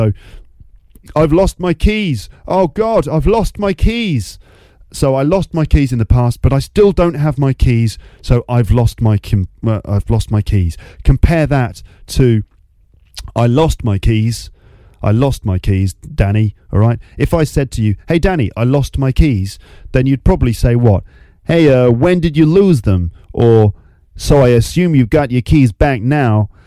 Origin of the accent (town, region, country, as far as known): New York, United States